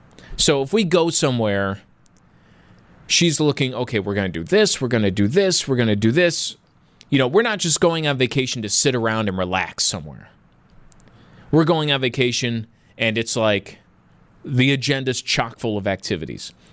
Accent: Buffalo, New York, United States; And again, this is not a shot on Buffalo, my hometown that I love here. I would say anybody, come on down to Buffalo.

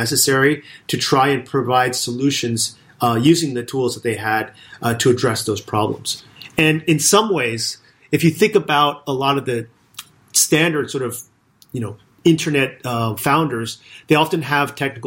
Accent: California, United States; I grew up in California. However, like I've been in America, my family about 100 years.

